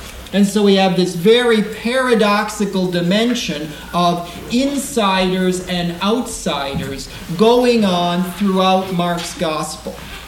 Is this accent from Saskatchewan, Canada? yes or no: yes; Saskatoon, Saskatchewan, Canada; I'm from Saskatoon, Saskatchewan, Canada.